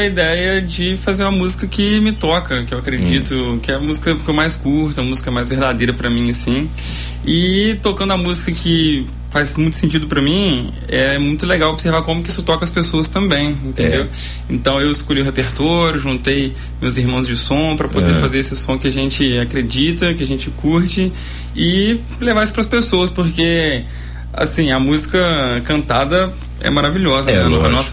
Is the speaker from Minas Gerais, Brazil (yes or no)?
yes; Minas Gerais, Brazil; Porque somos brasileiros e mineiros, né?